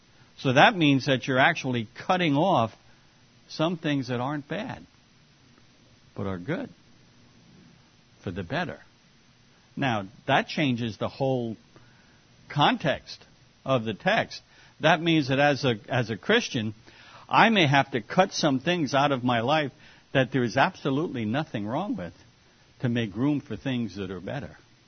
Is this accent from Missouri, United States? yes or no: no; New York, United States; Well, look, I was born in New York City. I grew up here on Long Island, which was suburban, not really rural. I knew nothing about farming.